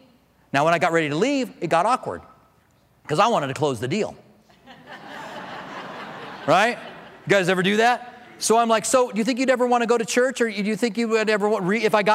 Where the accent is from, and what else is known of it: Clinton, Iowa, United States; born there